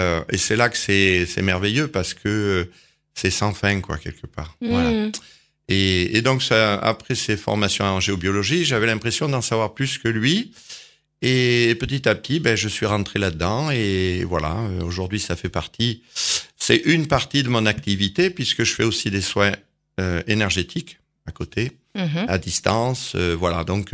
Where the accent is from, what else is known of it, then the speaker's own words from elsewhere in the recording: Saint-Privat, Nouvelle-Aquitaine, France; je viens de pas très, très loin. Je suis originaire de la Corrèze, en fait. De Saint-Privat exactement. Ouais. Et je suis né dans une ferme. Je suis né sur une ferme, en fait, dans une ferme.